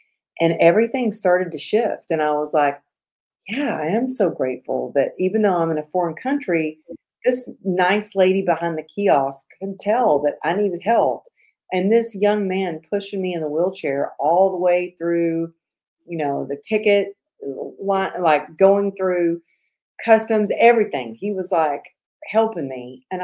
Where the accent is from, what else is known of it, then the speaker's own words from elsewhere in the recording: Texas, United States; Maybe it was growing up in Texas and having my grandfather as a role model